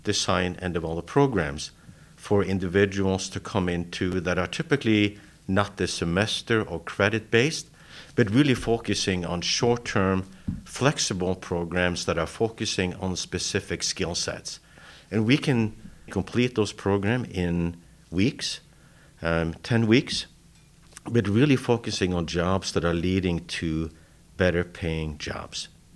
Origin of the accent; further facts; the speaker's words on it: Norway; moved away as an adult; now in United States; I grew up in Norway and came to the U.S. to go to school.